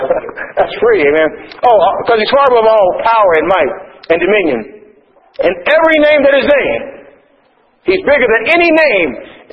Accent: Texas, United States; And I grew up with snakes. I'm from Texas originally, but I still don't like them.

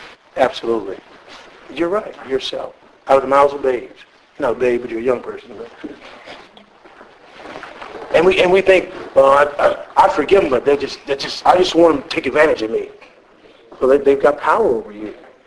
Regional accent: United States; Like I'm from the United States. People move to this state.

